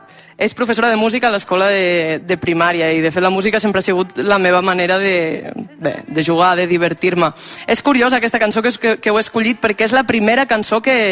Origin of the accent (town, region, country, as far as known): Catalonia, Spain; first language Aranese; Catalan is a second language